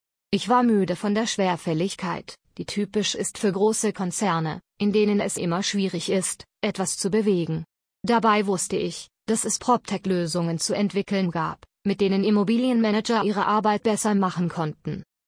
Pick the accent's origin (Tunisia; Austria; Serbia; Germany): Tunisia; moved away as an adult; now in Switzerland; Ich stamme ursprünglich aus Tunesien